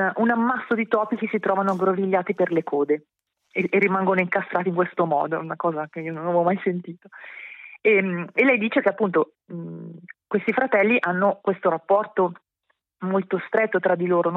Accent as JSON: {"language": "Italian", "region": "Lombardy", "country": "Italy", "accent": "Milanese", "said": "Sì, allora, con la mia pronuncia molto milanese, perché vi leggo l'incipit."}